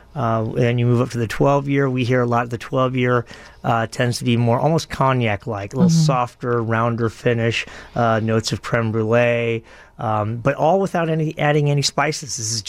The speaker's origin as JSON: {"language": "English", "town": "Chicago", "region": "Illinois", "country": "United States", "tie": "born or raised there", "said": "You know, Chicago is my home. I've been up near the Music Box for about 20 years now."}